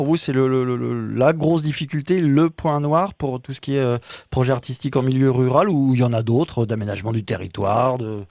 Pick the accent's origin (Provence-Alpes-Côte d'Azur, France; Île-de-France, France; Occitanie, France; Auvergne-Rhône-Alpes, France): Île-de-France, France; Paris; now in Aveyron, France; Moi, je viens de Paris, par exemple, il y a quelques années que je suis installé en Aveyron